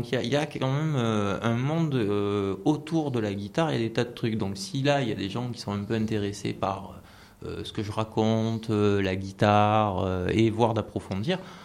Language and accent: French; Marseille, Provence-Alpes-Côte d'Azur, France; born there; moi je suis né à Marseille, j'ai fait un petit peu un petit tour de quelques villes assez intéressantes et tout où j'ai vécu.